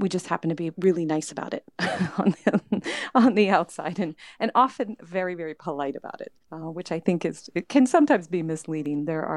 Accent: Hannibal, Missouri, United States; I was born and raised in Hannibal, and it's really a huge part of my identity

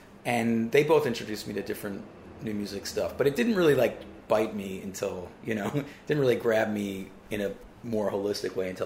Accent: Montclair, New Jersey, United States; I grew up in New Jersey in Montclair.

